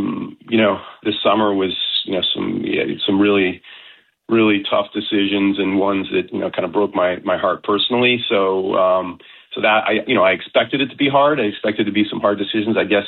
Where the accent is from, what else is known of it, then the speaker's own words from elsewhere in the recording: Massachusetts, United States; I grew up on the North Shore